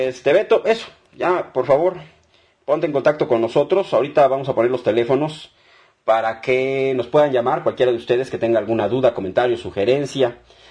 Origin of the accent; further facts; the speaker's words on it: Mexico; nosotros como mexicanos tenemos esa responsabilidad tan grande de sacar adelante a nuestro país a pesar de todo